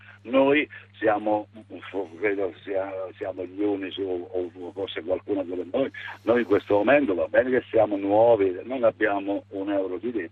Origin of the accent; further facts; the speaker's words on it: San Benedetto del Tronto, Marche, Italy; però io sono di San Benedetto